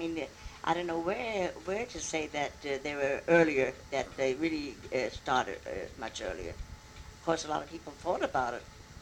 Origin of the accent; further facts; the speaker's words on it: United States; I thought, first of all, I'm an American.